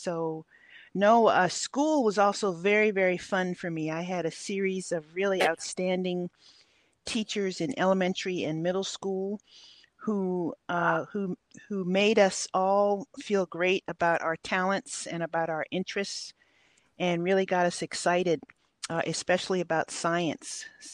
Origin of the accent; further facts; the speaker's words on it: Hawaii, United States; because of my childhood growing up in Hawaii and being in the ocean just about every day